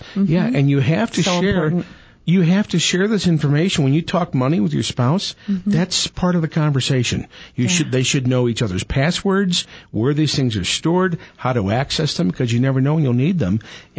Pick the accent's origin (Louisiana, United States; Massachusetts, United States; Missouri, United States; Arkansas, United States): Missouri, United States; my hometown team finally won Hockey Stanley Cup. Finally. Mm-hmm. Finally. Guess what? I go online to a couple of my hometown company's websites, and there's a blizzard of ads for, you know, hockey merchandise, you know, Blues, championship caps, shirts